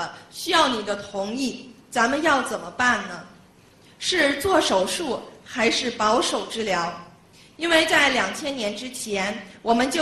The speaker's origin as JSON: {"language": "Chinese", "region": "Beijing", "country": "China", "said": "我是来自北京的一位苦难众生"}